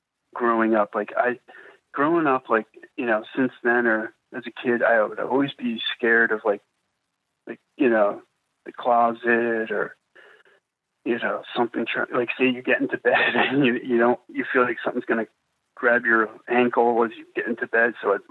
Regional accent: New Jersey, United States; Like, you know, I'm from New Jersey, the Jersey Devil.

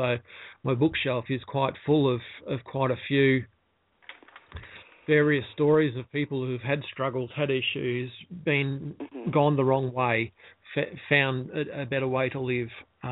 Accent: Australia; But certainly as an Aussie male, it's lik

